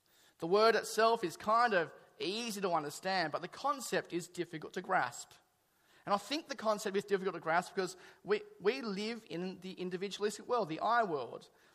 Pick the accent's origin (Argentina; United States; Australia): Australia; Crows Nest, New South Wales; born there; I was born in May 1975 in a run-down Catholic nunnery hospital in Crow's Nest.